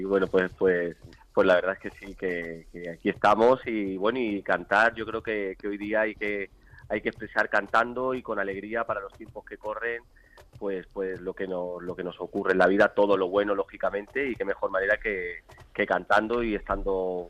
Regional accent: Madrid, Community of Madrid, Spain; yo soy madrileño, soy gitano de aquí de Madrid.

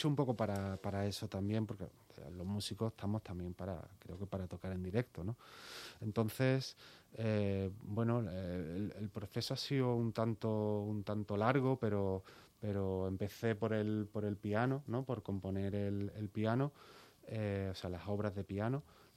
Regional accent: Málaga, Andalusia, Spain; Y luego ya me fui a Granada, yo soy de Málaga, me fui a Granada a estudiar magisterio por música

